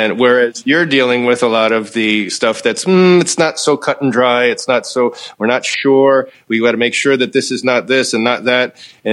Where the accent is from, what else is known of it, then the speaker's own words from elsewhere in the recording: Willingboro, New Jersey, United States; now in New York, United States; But yeah, I was... South Jersey boy. So we were in where I grew up was a town called Willingboro